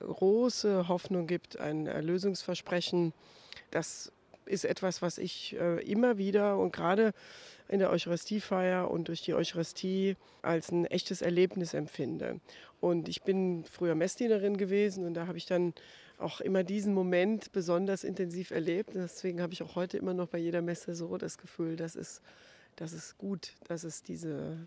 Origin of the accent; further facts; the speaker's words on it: Eifel, Germany; Ich gebe aber zu, ich bin ja aus der Eifel.